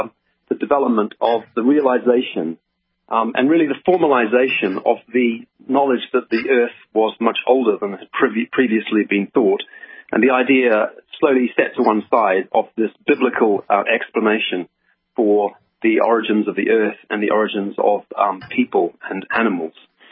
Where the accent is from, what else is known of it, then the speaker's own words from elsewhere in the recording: New Zealand; moved away as an adult; also born or lived in Oxford, United Kingdom; I grew up in New Zealand, and I went to Oxford following some postdoctoral work in New Zealand, and I was there since 2001.